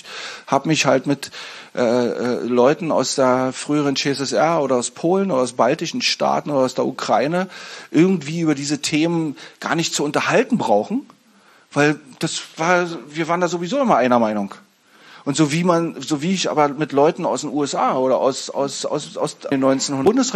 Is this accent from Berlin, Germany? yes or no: yes; East Berlin, Berlin, Germany; Und zwar, ich bin in Ostberlin groß geworden